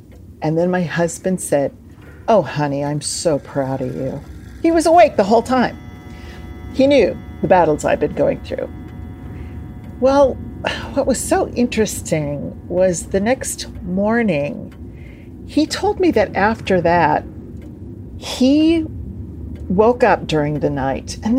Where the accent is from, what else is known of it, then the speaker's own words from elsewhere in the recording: Springfield, Illinois, United States; I'm from Springfield, Illinois, and I think the states are less accepting of paranormal phenomena, all right?